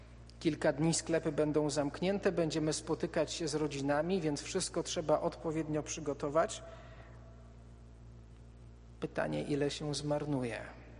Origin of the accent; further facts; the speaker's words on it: Silesian Voivodeship, Poland; I mimo uzasadnień, które od dziecka znam, bo wychowałem się na Śląsku Cieszyńskim